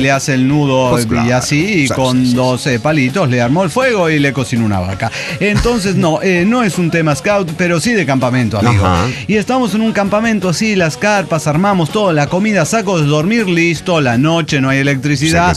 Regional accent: Ecuador; En mi tierra linda, el Ecuador, con un amigo fuimos a un campamento que duró casi un mes

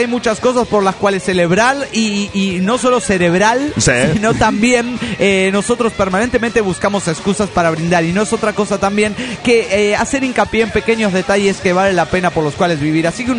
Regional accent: Uruapan, Michoacán, Mexico; Soy de Uruapan y así como con un ojo y el otro y que, bueno, luego les explico. Sí. Desde Michoacán, México

